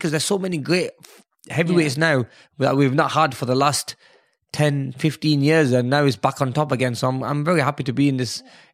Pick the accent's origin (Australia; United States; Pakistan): Pakistan; being a Muslim and being a Pakistani with a lot of Pakistanis living in Saudi Arabia